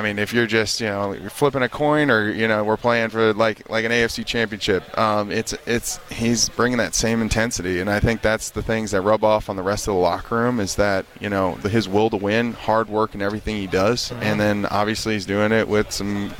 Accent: Florida, United States; I'm from Florida, so I got the experience.

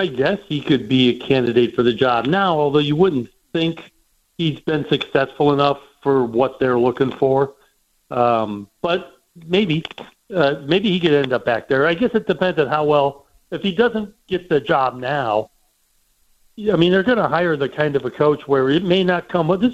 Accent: Indiana, United States; Because I'm from Indiana. I went to Purdue

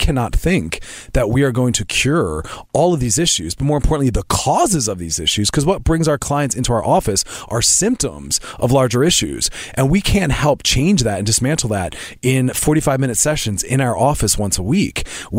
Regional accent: West Chester, Pennsylvania, United States; now in Los Angeles, United States; Right outside Philadelphia in the Westchester, Westtown area.

